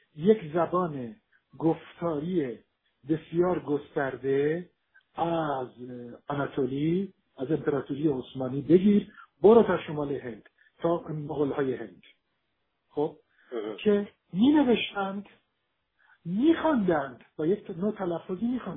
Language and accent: Persian; Tehran, Tehran Province, Iran; accent: Tehrani; ولی لهجه من تهرونی که نزدیک نبوده که